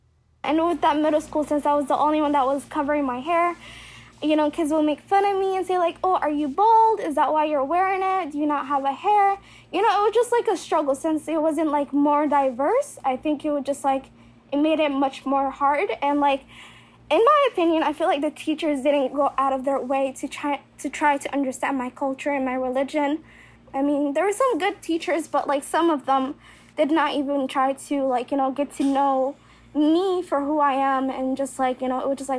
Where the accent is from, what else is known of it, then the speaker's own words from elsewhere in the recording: Somalia; now in United States; I'm not American, I'm Somali.